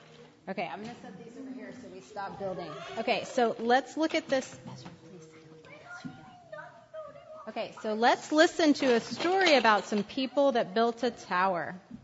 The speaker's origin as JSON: {"language": "English", "region": "Texas", "country": "United States", "said": "I had to throw that in because I'm a Texan."}